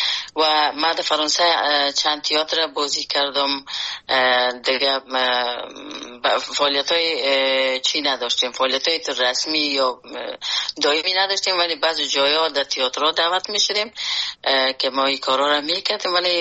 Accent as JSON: {"language": "Persian", "country": "Afghanistan", "tie": "born or raised there", "moved": "as an adult"}